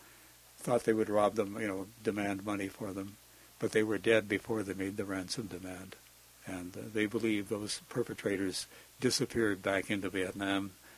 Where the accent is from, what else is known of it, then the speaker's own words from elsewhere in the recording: Canada; I'm a reporter from Canada. I was in my 50s then, graying hair.